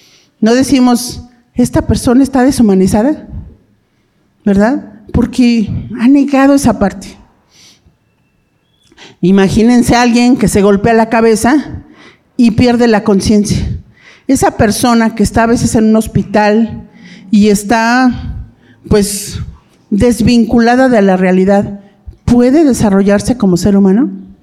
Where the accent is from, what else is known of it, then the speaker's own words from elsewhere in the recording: Mexico; yo soy mujer, soy mexicana. Soy esposa, soy mamá